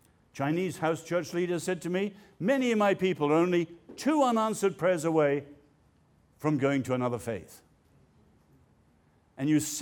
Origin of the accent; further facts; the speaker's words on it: Ireland; I'm glad to say as an Irishman, our one glorious hour